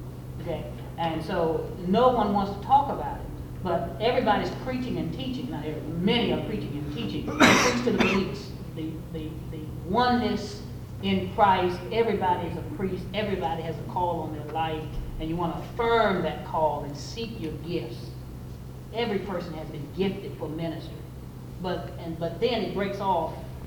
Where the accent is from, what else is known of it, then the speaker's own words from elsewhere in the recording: Virginia, United States; Now, I grew up in Virginia, and that's completely different in Virginia.